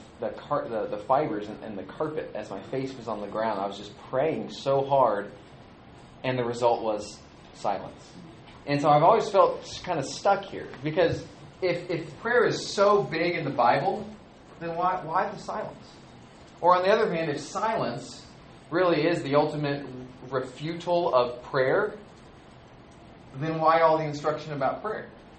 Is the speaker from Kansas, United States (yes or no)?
no; Edmond, Oklahoma, United States; I'm from Edmond, Oklahoma, and I've been the preacher there for 5 years.